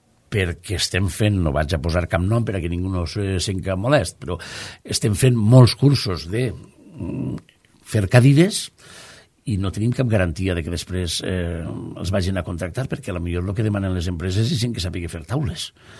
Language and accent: Catalan; Valencian Community, Spain; en la zona d'on jo vinc, del clàster de Onda, Alcora, Vila-real